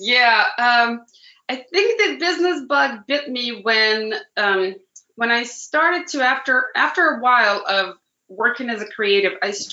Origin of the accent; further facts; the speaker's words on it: Moscow Oblast, Russia; moved away; also born or lived in Santa Monica; I grew up near Moscow in Russia.